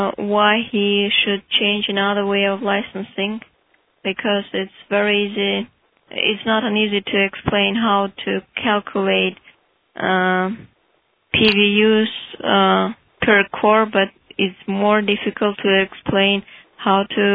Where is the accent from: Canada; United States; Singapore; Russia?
Russia; English is a second language; I'm from Russia.